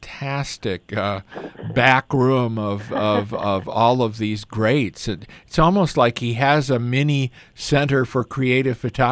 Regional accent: Chicago, Illinois, United States; In my hometown.

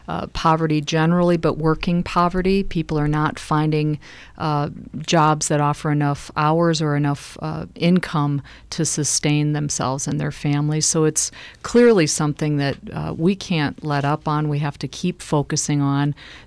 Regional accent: Detroit, Michigan, United States; born there; I am. I was born in Detroit, in fact.

